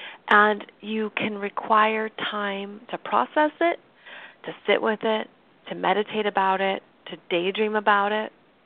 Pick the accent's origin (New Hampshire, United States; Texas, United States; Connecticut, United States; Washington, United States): Washington, United States; Seattle; Now, I live in Seattle, and this is my hometown. This is where I'm from. But I've always moved away from Seattle. And then I've always moved back.